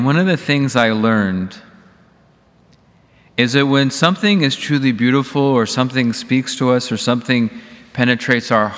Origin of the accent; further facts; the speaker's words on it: Warrenton, Virginia, United States; There was a beautiful painting that was actually painted by a man very near where I grew up in Warrenton, Virginia.